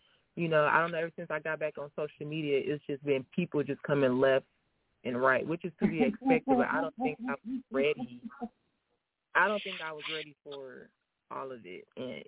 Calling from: Texas, United States; in Texas.

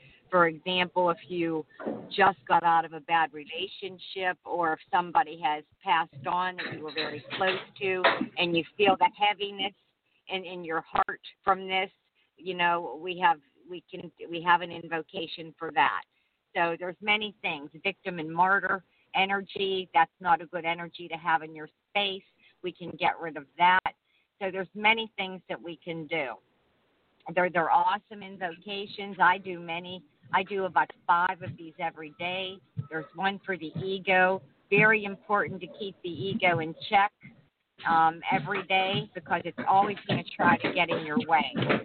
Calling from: Pittsburgh, Pennsylvania, United States; I'm saying hello from Pittsburgh, Pennsylvania. It's beautiful, 60 degrees here, sunny day.

